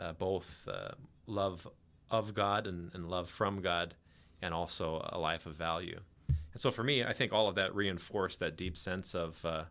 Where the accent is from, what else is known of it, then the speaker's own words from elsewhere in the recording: Carmichael, California, United States; I did. I was born in Mercy San Juan there in Carmichael.